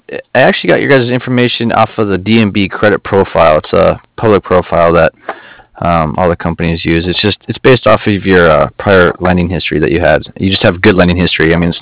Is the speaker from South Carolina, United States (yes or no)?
no; Colorado, United States; Denver? Oh, right on. I'm actually from Colorado.